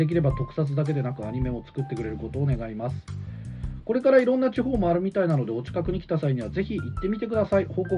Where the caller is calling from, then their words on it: Oita, Japan; 私は九州の大分に住む、あ、長浜さんと同じですね。同じ出身ですね。1979年生まれ、中年男性です、